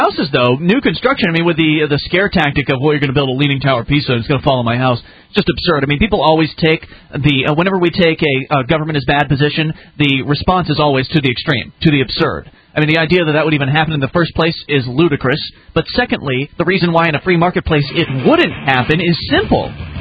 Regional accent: United States; Well, I don't have to be reasonable. I'm an American.

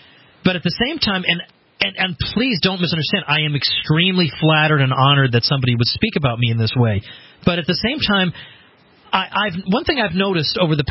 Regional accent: Massachusetts, United States; Well, but I grew up in Massachusetts. I know at least the northern part of New Hampshire.

